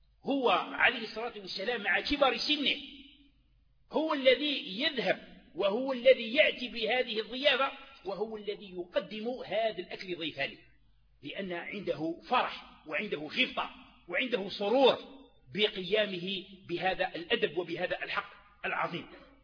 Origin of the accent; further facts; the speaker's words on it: Algeria; احنا عندنا في الصحراء ولا عندنا في غرب الجزائر